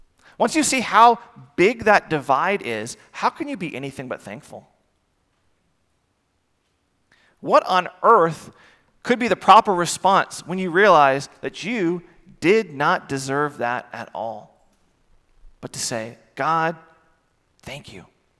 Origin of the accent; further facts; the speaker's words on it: United States; Yet how easy is it for me as an American to take for granted the rights and privileges that I have as a citizen of this country?